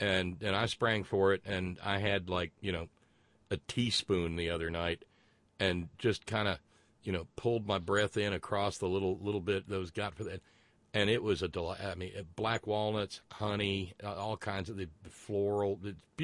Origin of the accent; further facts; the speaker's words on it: Alabama, United States; in my hometown in Alabama